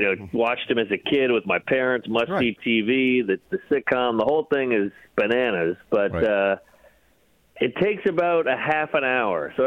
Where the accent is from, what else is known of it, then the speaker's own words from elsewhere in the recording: New Orleans, Louisiana, United States; Yeah, I'm from New Orleans, so, getting a DUI there is like getting a bar mitzvah.